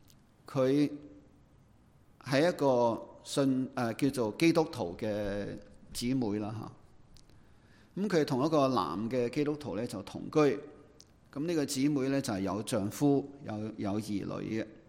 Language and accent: Chinese; Guangdong, China; 我们广东人说人有三衰六旺